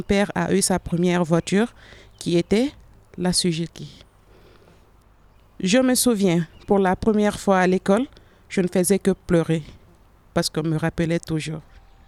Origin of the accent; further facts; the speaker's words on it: Guinea; je suis guinéenne et je vais lire mon test en français